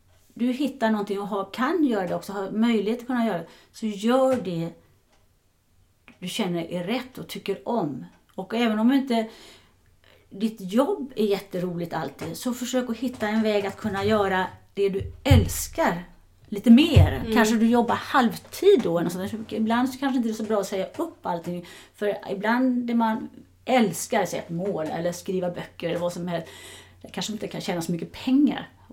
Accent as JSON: {"language": "Swedish", "country": "Sweden", "said": "som jag är svensk"}